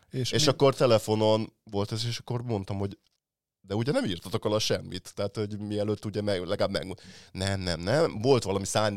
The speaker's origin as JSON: {"language": "Hungarian", "region": "Budapest", "country": "Hungary", "tie": "born or raised there", "said": "hogy ez egy kőbányai sorház, egy viszonylag nagy alapterületű ingatlanról van, szóval mi ott nőttünk föl."}